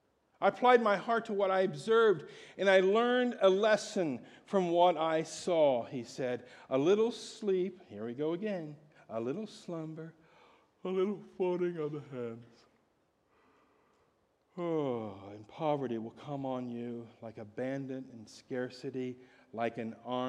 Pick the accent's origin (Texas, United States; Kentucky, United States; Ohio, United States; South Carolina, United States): Ohio, United States; now in Pacific Northwest, United States; You go back to my hometown in Ohio, oh my gosh, you talk about laziness.